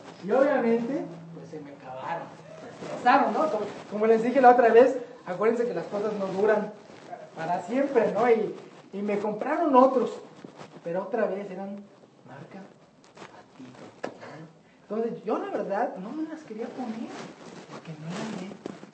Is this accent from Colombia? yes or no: no; Mexico City, Mexico; recuerdo cuando era niño, mis papás, vivimos en la Ciudad de México